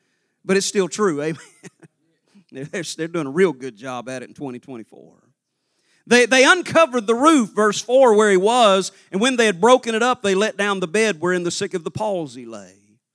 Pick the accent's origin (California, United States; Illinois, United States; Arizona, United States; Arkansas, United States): Arkansas, United States; Little Rock; And growing up in Arkansas, our little independent Baptist church there in Little Rock, like most of the independent churches in Arkansas, we use the Sword of the Lord songbook out of Murfreesboro.